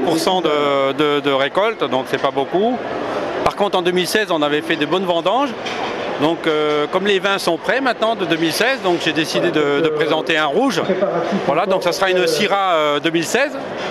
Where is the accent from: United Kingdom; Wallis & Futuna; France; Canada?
France; Grand Est; Moi je vends un peu sur la Lorraine, c'est mon pays d'origine